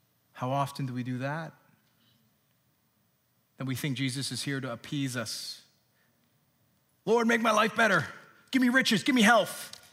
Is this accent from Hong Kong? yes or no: yes; Hong Kong; I grew up in Hong Kong. I haven't been there in 10, 11 years.